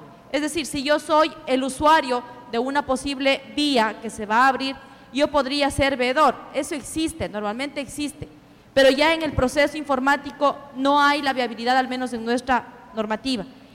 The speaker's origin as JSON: {"language": "Spanish", "country": "Ecuador", "said": "Yo debo mencionar como ecuatoriana que nosotros también estamos pasando por momentos muy complicados en nuestro país"}